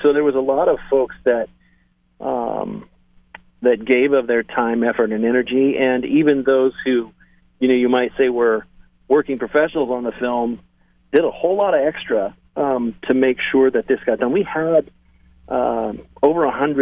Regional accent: Salem, Oregon, United States; now in Los Angeles, United States; Yes, actually, I grew up in Salem my whole life. Family is from around there.

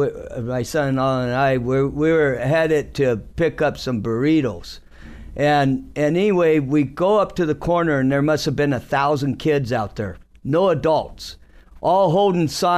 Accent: United States; But what I'm saying is that we grew up in America where you could get on your stingray, ride up, go fishing for bluegills

